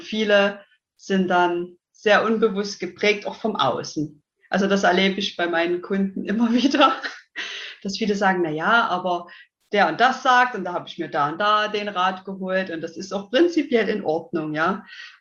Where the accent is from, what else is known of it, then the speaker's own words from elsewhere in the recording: Saxony, Germany; accent: Saxon; bin 30 Jahre jung, komme ja aus dem in Sachsen, deswegen der Dialekt, der kommt, denke ich, sehr stark raus.